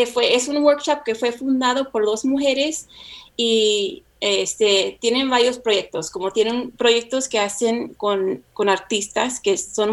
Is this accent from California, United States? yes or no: yes; Salinas, California, United States; now in San Francisco, United States; yo crecí, estoy acá en California, estoy ahorita en San Francisco. Yo me crecí aquí en Salinas. Mis abuelitos, por lado de mi papá, vinieron de Jalisco y mi mamá de Arizona y Texas.